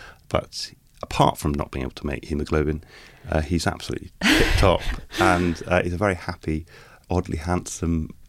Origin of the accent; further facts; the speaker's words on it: Scotland, United Kingdom; I don't really care about England because I was brought up in Scotland